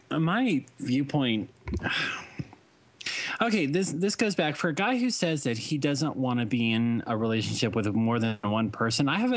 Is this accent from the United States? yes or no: yes; Rancho Cucamonga, California, United States; He grew up in Upland and I grew up in Rancho.